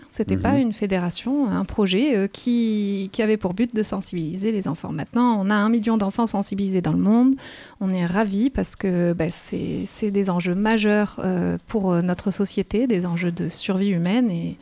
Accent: French Polynesia; j'ai grandi très proche de la nature puisque j'ai grandi en Polynésie française et j'étais bien plus proche de la nature qu'on ne peut l'être quand on habite en ville

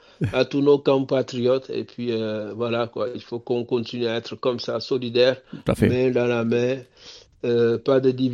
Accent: Senegal; Dignement, mais montrer que nous sommes des Sénégalais, hein, fiers d'être Sénégalais.

